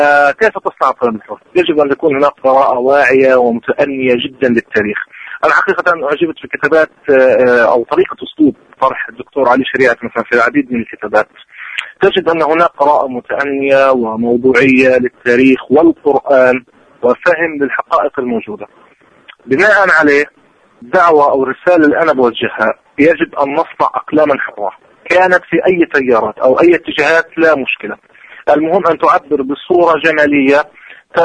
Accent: Palestine; الكل بيتعاطى معنا إحنا كفلسطينيين أو كعرب

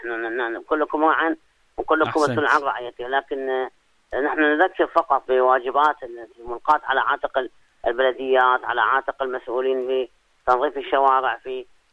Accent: Iraq; بعض المناطق سيما عندنا بالعراق يعني تعرفون تعرضنا إلى موجات متعددة من السيول والفيضانات

